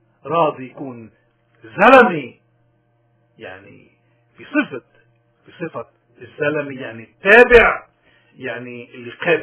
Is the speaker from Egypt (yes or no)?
no; Lebanon; ونحن كلبنانيين كل حدا بلبنان